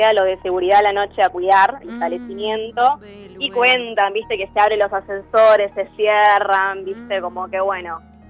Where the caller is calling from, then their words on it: Caballito, Buenos Aires, Argentina; De Caballito.